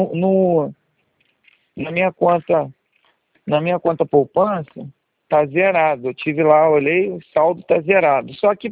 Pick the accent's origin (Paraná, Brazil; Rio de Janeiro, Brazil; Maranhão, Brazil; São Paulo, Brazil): Rio de Janeiro, Brazil; Cachoeiras de Macacu; also born or lived in Teresópolis; eu nasci em Teresópolis e fui registrado em Guapimirim, só que eu moro em Cachoeira de Macacu desde criança.